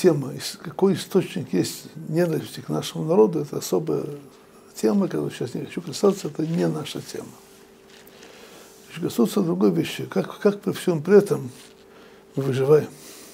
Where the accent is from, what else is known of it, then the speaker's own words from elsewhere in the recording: Western Ukraine, Ukraine; я вырос на Украине. И я помню, что когда я был в первом классе, я был единственным евреем. Мы жили на Западной Украине в каком-то местечке какое-то некоторое время.